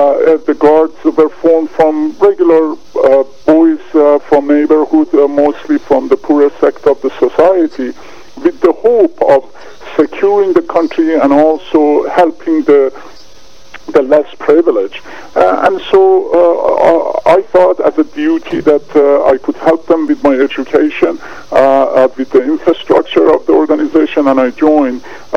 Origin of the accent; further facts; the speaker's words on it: Tehran, Tehran Province, Iran; now in United States; I came to U.S. Early 70s. I was born and raised in Tehran, Iran, during the Shah's era.